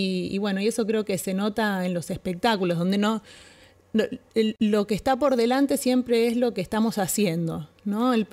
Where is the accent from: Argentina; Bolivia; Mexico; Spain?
Argentina; Rosario, Santa Fe; yo soy de Rosario, acá como comentaba la compañera.